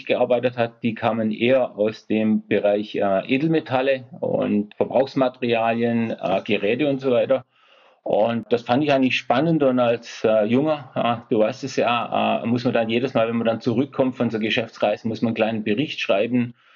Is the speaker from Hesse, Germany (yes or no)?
no; Esslingen, Baden-Württemberg, Germany; Ich komme aus Esslingen, das ist in der Nähe von Stuttgart.